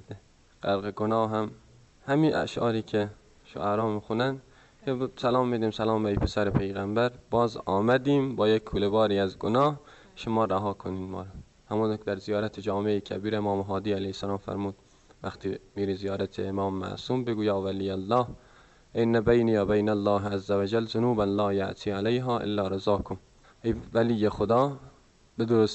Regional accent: Mashhad, Razavi Khorasan, Iran; چون ما مشهدی هستیم

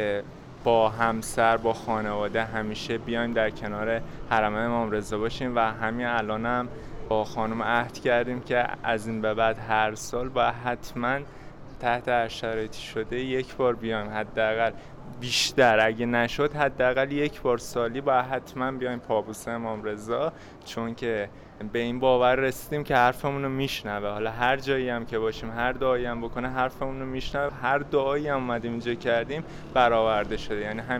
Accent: Isfahan, Iran; از اصفهان اومدیم.

